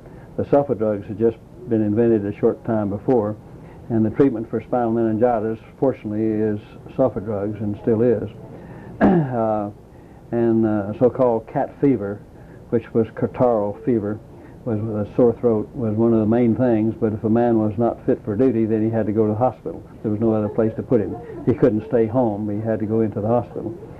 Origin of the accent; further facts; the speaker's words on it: Lubbock, Texas, United States; I went to my hometown, which was by then Lubbock, Texas.